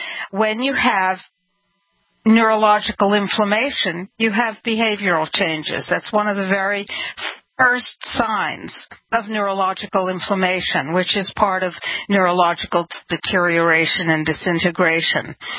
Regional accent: New York, United States; now in Tucson, United States; When I first moved to Tucson in 2017, Tucson, Arizona, I'm from New York

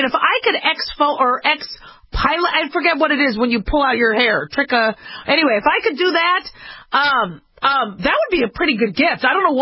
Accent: Phoenix, Arizona, United States; also born or lived in Las Vegas, Nevada; Okay, remember, I grew up in Phoenix, Arizona and Las Vegas, Nevada.

